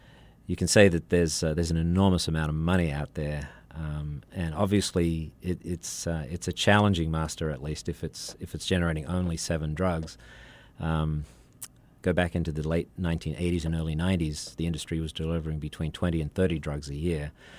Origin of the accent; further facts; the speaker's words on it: Sydney, New South Wales, Australia; now in United States; I'm from Sydney.